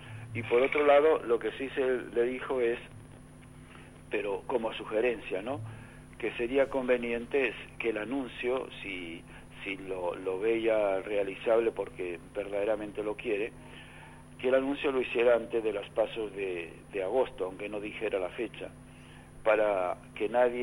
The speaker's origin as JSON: {"language": "Spanish", "country": "Argentina"}